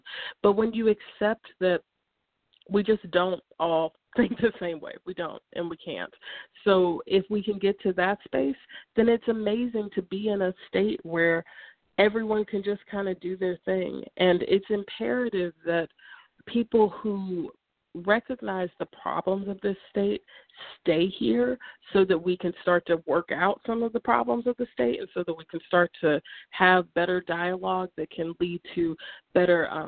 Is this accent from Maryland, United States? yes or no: no; North Carolina, United States; Well, I grew up in North Carolina, and I resented this state for a very long time.